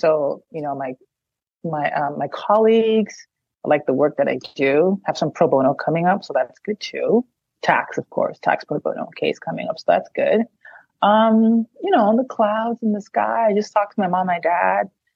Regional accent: Phoenix, Arizona, United States; So I have to specifically say Phoenix because not all of Arizona is hot. So I grew up in Phoenix.

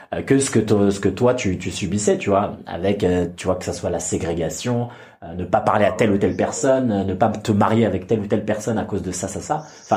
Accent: France; moved away; Moi, dès que je suis parti de la France, j'ai compris qu'en fait, on avait des débats de merguez

